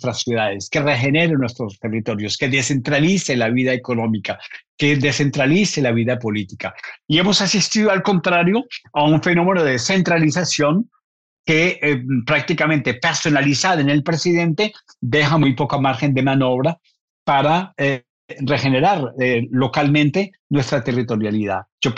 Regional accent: Colombia; born there; Nací en Colombia, creo que es un país que tiene la palma de oro de la corrupción

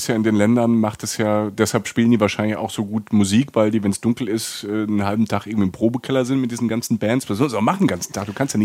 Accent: Rhineland-Palatinate, Germany; Ich komme aus der Pfalz

